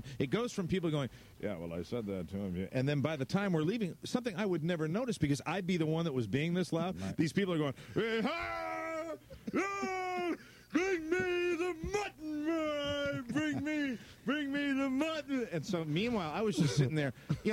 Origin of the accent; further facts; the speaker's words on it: New England, United States; and I'm from New England